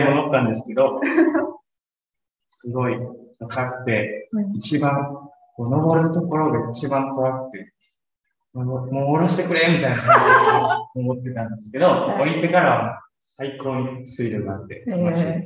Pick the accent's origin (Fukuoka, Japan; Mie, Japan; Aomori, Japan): Mie, Japan; Kuwana; 紹介するのは三重県の桑名市にある長島